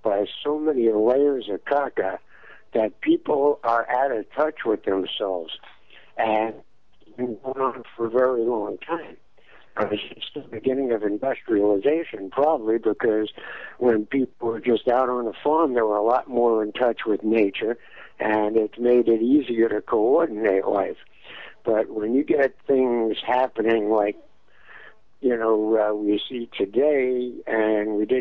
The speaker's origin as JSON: {"language": "English", "town": "Brooklyn", "region": "New York", "country": "United States", "tie": "born or raised there", "said": "Well, I was brought up in Brooklyn and became a teenage drug dealer pretty early in my life."}